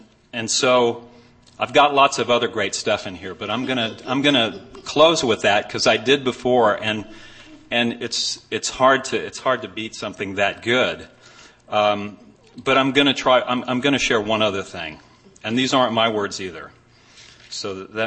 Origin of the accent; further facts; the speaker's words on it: New Jersey, United States; I grew up Catholic in New Jersey. I'm Zen Catholic at this point.